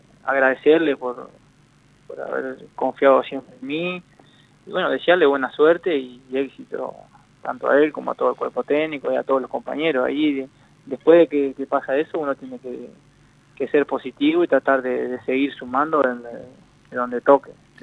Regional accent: Uruguay; como hincha y como uruguayo lo disfruté como todos ustedes seguramente

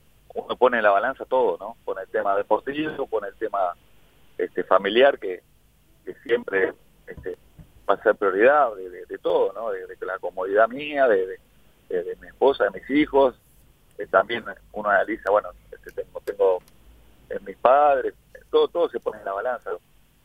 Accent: Uruguay; now in Ecuador; todo este tiempo que salí de Uruguay, viviendo mucho tiempo en Ecuador y haciendo un poco las raíces ahí.

